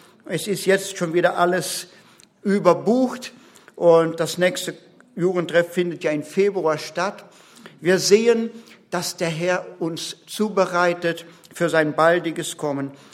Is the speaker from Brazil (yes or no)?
yes; Brazil; born there; first language Portuguese; German is a second language; Und ich bin besonders dankbar für alle in meiner Sprache, im Lande, wo ich geboren bin, Brasilien, das ist Portugiesisch.